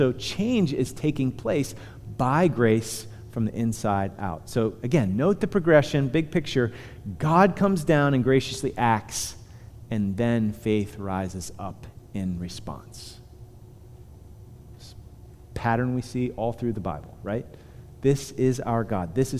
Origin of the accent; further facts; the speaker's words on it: Punxsutawney, Pennsylvania, United States; I'm from Punxsutawney. Punxsutawney, kind of like a redneck place, you know, where on Friday night you kind of peel out of the ice cream store and do laps, and you've got the gun rack with fishing.